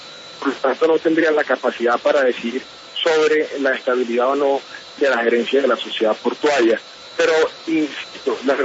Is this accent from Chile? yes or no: no; Colombia